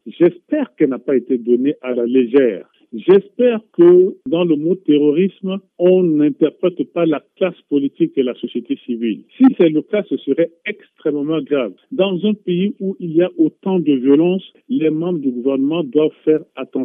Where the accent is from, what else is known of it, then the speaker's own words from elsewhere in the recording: Central African Republic; Je le dis parce qu'en tant que Centrafricain, je constate que notre pays s'enfonce.